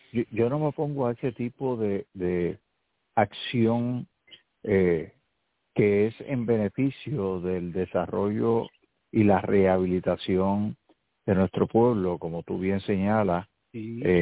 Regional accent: San Lorenzo, Puerto Rico; al otro lado de la isla, en San Lorenzo, mi pueblo, se estableció un récord de lluvia

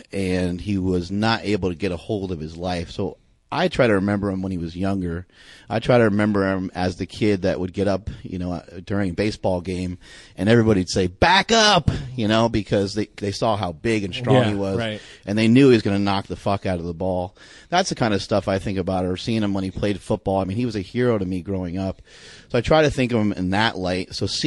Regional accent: New York, United States; Even though I'm from New York, I have not even been in New York City many times.

